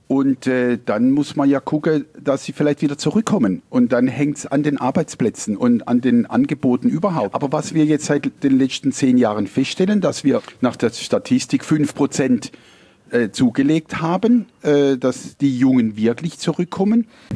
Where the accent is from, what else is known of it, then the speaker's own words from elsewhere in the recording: Baden-Württemberg, Germany; Ich komme ursprünglich aus dem Markgräflerland